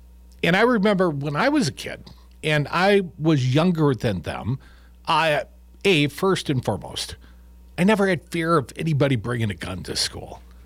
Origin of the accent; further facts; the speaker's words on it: Madison, Wisconsin, United States; I live in the upper Midwest. I grew up in Madison, Wisconsin.